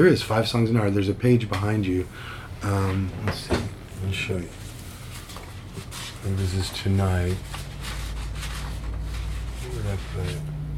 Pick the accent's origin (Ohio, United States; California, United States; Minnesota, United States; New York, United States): New York, United States; And I was a kid growing up in New York, and you had to sleep out for tickets then.